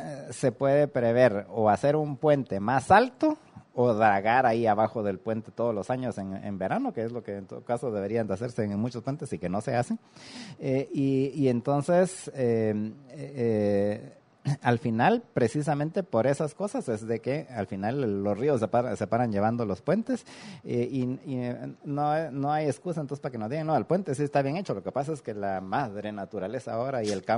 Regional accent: Retalhuleu, Guatemala; es el mismo puente que está desde que yo crecí en Reu hace 40 y pico de años.

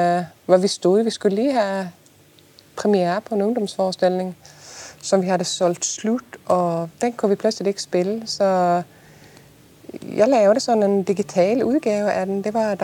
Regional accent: Sweden; Danish is a second language; moved away as an adult; now in Denmark; Jeg kommer fra Sverige oprindeligt, men jeg har faktisk boet i Danmark i 20 år nu. Jeg flytter det herhen, fordi jeg starter på teaterskolen i København som instruktør

